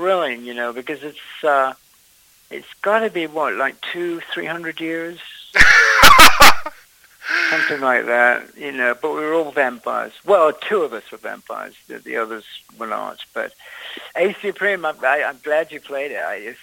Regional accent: London, United Kingdom; I grew up in London.

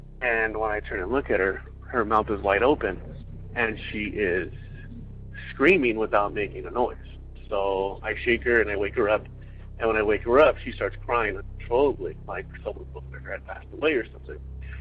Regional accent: Irvine, California, United States; I'm from Irvine, California, and I have a couple stories for you guys.

